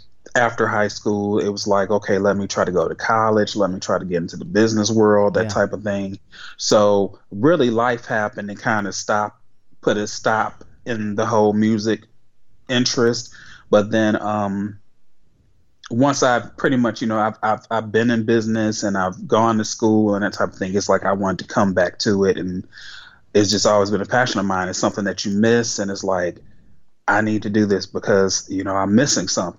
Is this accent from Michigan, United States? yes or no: yes; Detroit, Michigan, United States; I'm from Detroit, Michigan